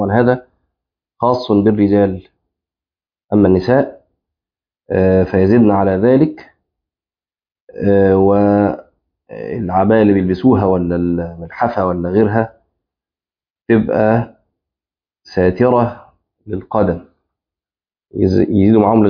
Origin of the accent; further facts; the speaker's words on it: Egypt; اللي احنا بنسميه كعب عندنا في مصر ده في اللغة العربية اسمه عقب